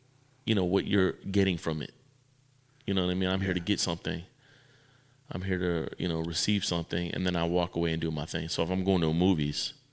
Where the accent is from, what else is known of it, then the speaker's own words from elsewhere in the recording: Miami, Florida, United States; And so I was a knucklehead growing up in Miami, Florida, did every drug on the planet.